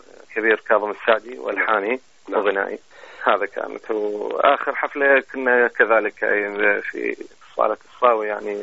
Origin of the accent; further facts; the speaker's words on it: Baghdad, Baghdad Governorate, Iraq; لا انا من بغداد واصلي من العماره